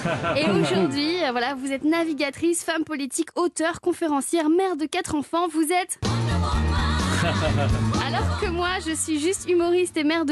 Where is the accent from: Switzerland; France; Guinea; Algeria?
France; Le Conquet, Brittany; moi, j'ai grandi au Conquet. Je ne sais pas si vous connaissez le Conquet, c'est là où on prend le bateau pour aller à Ouessant.